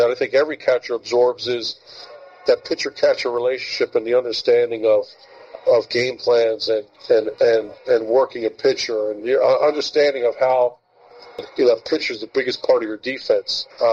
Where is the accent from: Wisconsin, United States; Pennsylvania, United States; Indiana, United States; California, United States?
Pennsylvania, United States; Philadelphia; When I grew up in Philadelphia, every catcher I ever saw, it was a badge of honor to make a play at the plate.